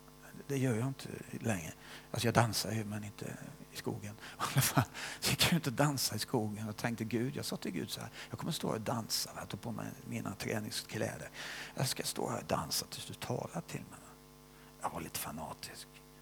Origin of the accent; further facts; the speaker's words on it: Sweden; Som man kan vara som svensk.